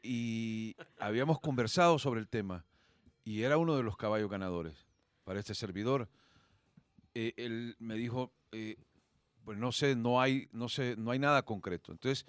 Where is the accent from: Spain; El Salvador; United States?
El Salvador